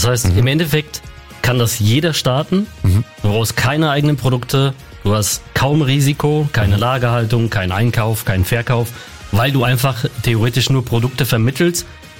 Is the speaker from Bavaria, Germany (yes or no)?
no; Dortmund, North Rhine-Westphalia, Germany; Ich komme aus Dortmund